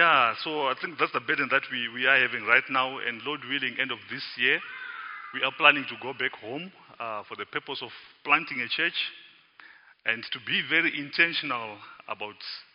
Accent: Zimbabwe; moved away as an adult; now in South Africa; I am originally from Zimbabwe, and it has been my country of birth. I lived in Zimbabwe for 24 years. And I'm been in South Africa for 10, so you can even guess how old I am even from there.

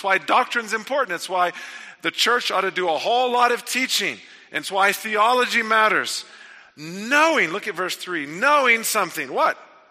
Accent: Texas, United States; Chuck Stamey was a man that the Kirbys knew as well in the church where I grew up in Texas.

